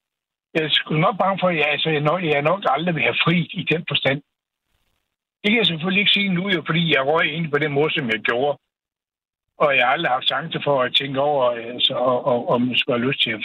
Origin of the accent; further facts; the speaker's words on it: Aarhus, Central Denmark Region, Denmark; vi voksede op i Fagikår i Baggård inde i Aarhus